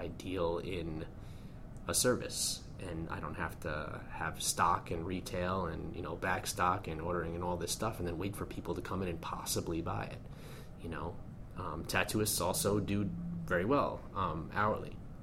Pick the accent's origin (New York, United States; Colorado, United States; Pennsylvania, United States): New York, United States; because I'm from Long Island originally. I went into New York City every weekend as a child when I wasn't supposed to.